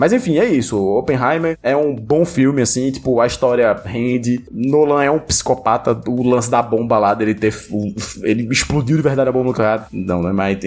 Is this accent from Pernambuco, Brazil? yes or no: yes; Recife, Pernambuco, Brazil; Que sou recifense